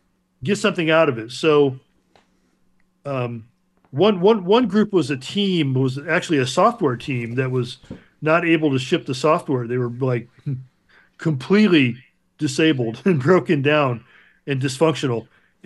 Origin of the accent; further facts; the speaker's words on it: Chicago, Illinois, United States; And I grew up in Chicago, so I'm a little rougher than a lot of people.